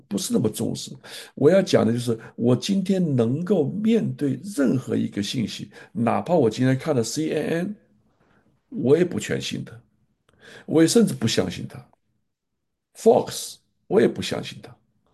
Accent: China; 我从小我在中国大陆成长，文化大革命。

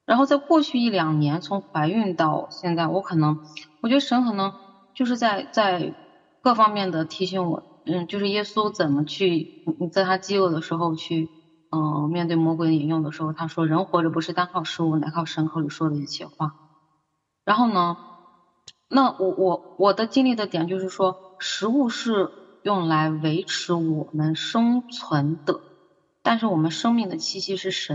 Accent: China; 我们中国人叫养气血哈，就不光是说你的那个血色素的指标血常规达标，是一种气血的修复。

